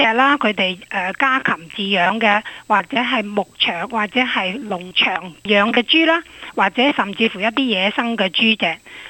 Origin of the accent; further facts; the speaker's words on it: China; 呢啲都係我哋中國人應節嘅食品嘅